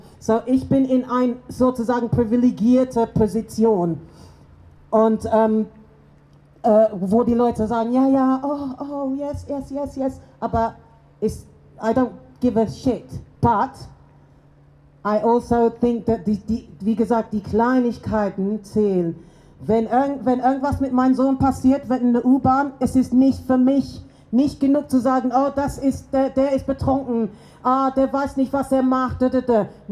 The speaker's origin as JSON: {"language": "German", "region": "London", "country": "United Kingdom", "tie": "born or raised there", "second_language": "German", "moved": "yes", "lives_now": "Germany", "said": "Okay, ich bin ein bisschen länger in Deutschland. Ich bin in London geboren, in Großbritannien, und ich bin hier als Performer."}